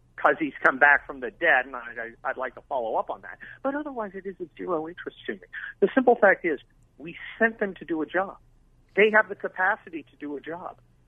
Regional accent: California, United States; Look, I'm from California. I shouldn't be talking bad about Arizona.

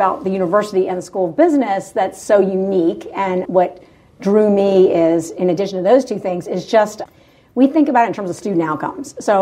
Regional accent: Maryland, United States; I'm from Maryland originally, and so it's not that far away

